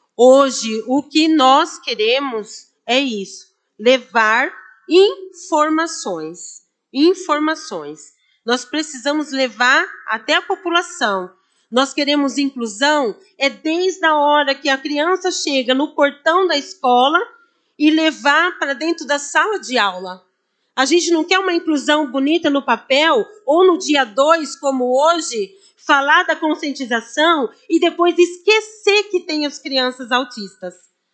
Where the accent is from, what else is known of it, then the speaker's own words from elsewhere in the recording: Nova Odessa, São Paulo, Brazil; Eu sou de Nova Odessa, mas eu estou representando todas essas mães